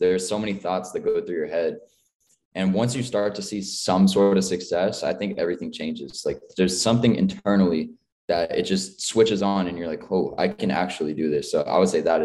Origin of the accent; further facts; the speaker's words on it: California, United States; I came from California. It's where I was born. And everyone knows California is kind of like the stoner state, right?